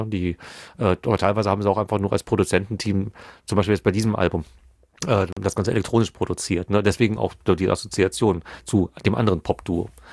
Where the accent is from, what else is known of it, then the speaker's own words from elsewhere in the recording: North Rhine-Westphalia, Germany; wir kommen aus dem Pott